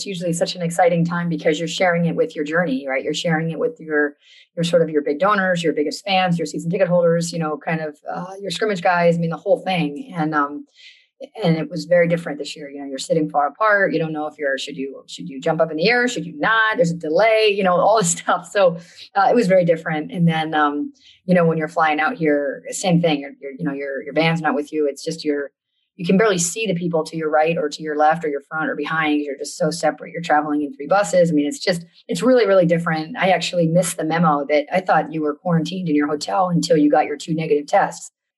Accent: East Coast, United States; I'm from the East Coast.

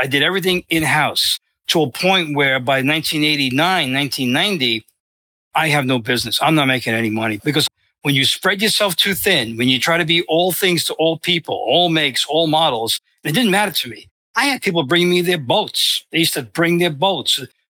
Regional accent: Bronx, New York, United States; And everybody knows that. They can tell by the way I speak, right? And I'm from the Bronx.

